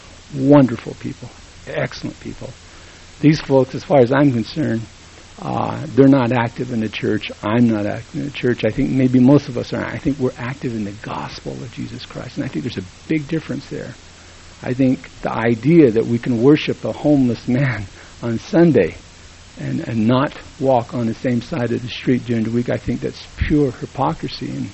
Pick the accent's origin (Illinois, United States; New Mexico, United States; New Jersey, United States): New Mexico, United States; Coyote Canyon; I'm from Coyote Canyon area, north of Gallup, New Mexico. Very small community.